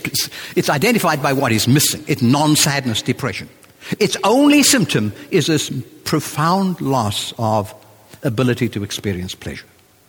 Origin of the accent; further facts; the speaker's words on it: South Africa; I was bored a lot when I was a kid. I grew up in South Africa. There was no television in my day.